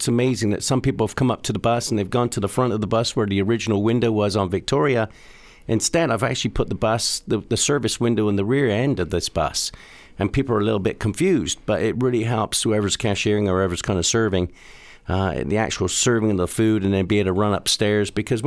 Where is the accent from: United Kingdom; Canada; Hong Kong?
United Kingdom; Bristol, South West England; moved away as an adult; now in United States; Love the fact that it was born in my hometown of Bristol, England. So that's where I was born and bred. I came to the States when I was 21. So Bristol means a lot to me.